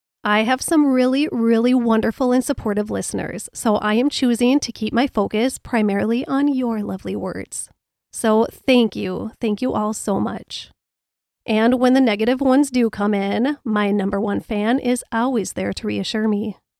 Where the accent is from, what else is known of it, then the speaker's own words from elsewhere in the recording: Minnesota, United States; accent: Minnesota; So, I don't know, maybe it's my Minnesota accent